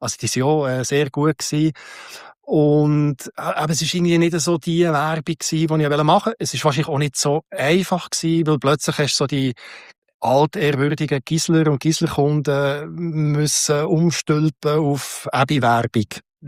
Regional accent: Bern, Switzerland; ja, Freiburg und ich bin mehr Bern.

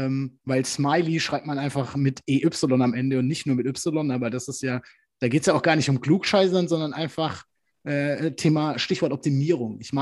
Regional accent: Berlin, Germany; Und dann so, wo kommen wir her? Berlin. Oh, ich komme auch aus Deutschland.

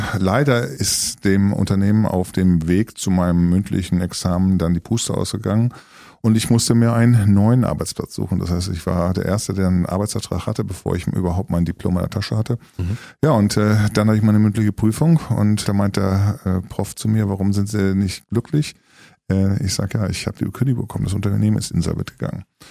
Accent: Germany; also born or lived in abroad; Wir sind da mehr oder weniger, wenn wir in Deutschland waren, auch groß geworden auf dem Hof.

